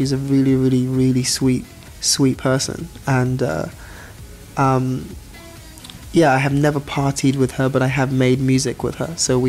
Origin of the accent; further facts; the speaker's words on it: United Kingdom; accent: English; I don't know if I abuse my English accent, but it's helpful sometimes. Yeah, for girls who are susceptible to a British accent.